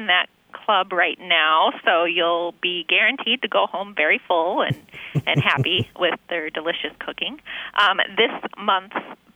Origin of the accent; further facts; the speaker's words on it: South Dakota, United States; Well, I guess I grew up in South Dakota, so...